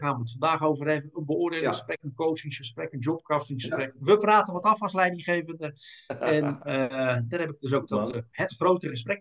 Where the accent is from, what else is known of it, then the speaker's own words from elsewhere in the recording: Rotterdam, South Holland, Netherlands; geboren en getogen in Rotterdam. Ik woon er ook nog steeds.